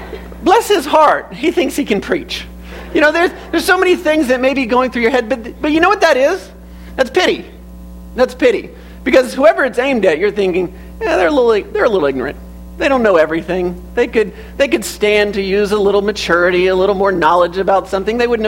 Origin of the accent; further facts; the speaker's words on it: Georgia, United States; so I grew up in Georgia, Leanne grew up in Alabama, that's even more country, right?